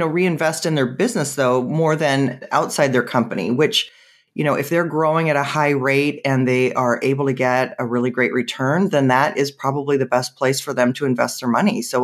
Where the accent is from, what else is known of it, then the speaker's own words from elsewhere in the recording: Seattle, Washington, United States; Because I grew up in Seattle and that was never the way it was when I was up there. You know, and I still, when I go back to Seattle at 65